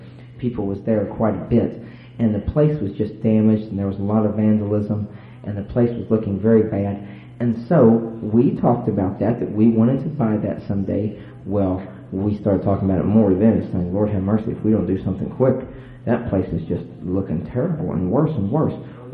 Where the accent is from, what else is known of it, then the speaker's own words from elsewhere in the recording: Blanchester, Ohio, United States; Well, I grew up out near Blanchester, Ohio, through most of my life, and my mom and dad's little farm there